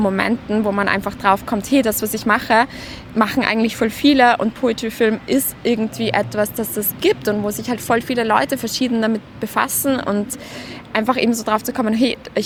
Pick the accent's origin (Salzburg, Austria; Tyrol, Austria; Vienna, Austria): Vienna, Austria; ich komme aus Wien